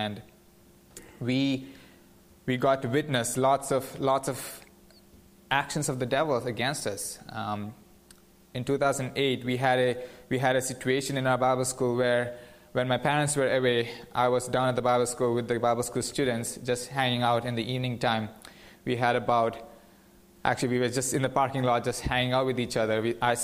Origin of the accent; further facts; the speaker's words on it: southwest coast, India; Some of you might know this, but I'm from India, from a southwest coast of India.